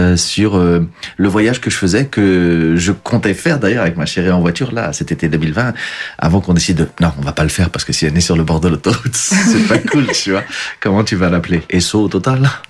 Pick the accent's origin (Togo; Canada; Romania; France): France; born there; je suis né en France, j'ai rien contre la France, je mets pas le Portugal largement au-dessus, sur un piédestal par rapport à la France, c'est les deux